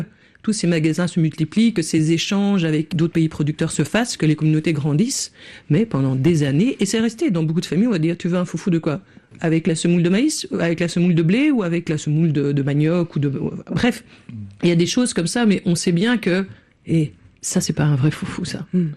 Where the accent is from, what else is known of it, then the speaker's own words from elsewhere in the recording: Belgium; Et donc, nous on a grandi en Belgique et on détestait ça au début.